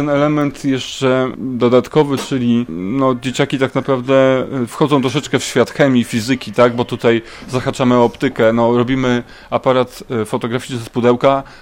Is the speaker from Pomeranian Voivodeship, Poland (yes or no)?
no; Szczytno, Warmian-Masurian Voivodeship, Poland; Urodziłem się w Szczytnie, większość mojego życia to Szczytno.